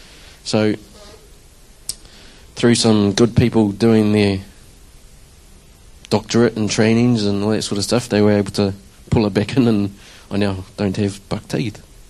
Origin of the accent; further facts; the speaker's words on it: Rotorua, Bay of Plenty, New Zealand; also born or lived in Queensland, Australia; I've grown up in Rotorua all my life, in that smelly egg place, as some people would say. It doesn't smell.